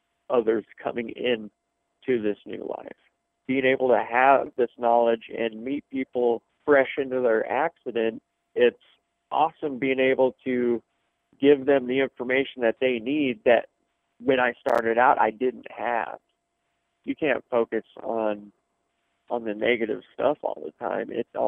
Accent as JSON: {"language": "English", "town": "Gypsum", "region": "Colorado", "country": "United States", "tie": "born or raised there", "said": "I grew up in Gypsum. I've been in Glenwood Springs probably about 9 years."}